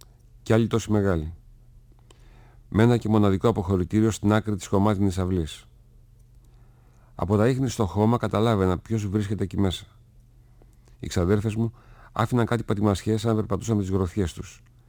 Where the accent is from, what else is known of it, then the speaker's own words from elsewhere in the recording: Thessaloniki, Central Macedonia, Greece; και συνεχίζω τα διηγήματα που έχω γράψει για τη Θεσσαλονίκη μου, την πόλη μου και πιο συγκεκριμένα ακόμα για τη γειτονιά μου, το Κούλε Καφέ.